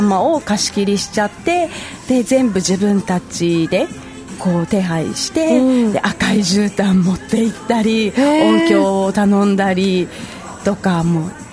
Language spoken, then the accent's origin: Japanese; Okinawa, Japan; 私は地元沖縄 で主人は、本土の出身 で結婚式はやっぱり地元の沖縄、私の地元沖縄で挙げたんですけど